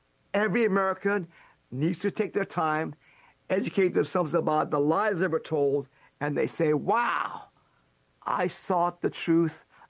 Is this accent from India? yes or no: no; Iran; now in United States; Back in 1992, Clayton, and I came from Iran, an unfree country, to a free country